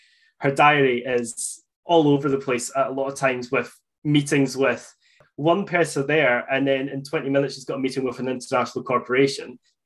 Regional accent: Livingston, Scotland, United Kingdom; growing up in Livingston is fairly bland. It's a new town, it's a commuter town. So a lot of what we have is a shopping centre.

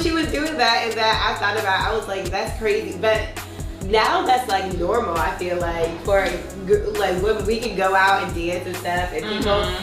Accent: Pittsburgh, Pennsylvania, United States; also born or lived in Ohio; And I went to high school in Ohio because I went to boarding school, but I'm actually from Pennsylvania, like Pittsburgh area-ish.

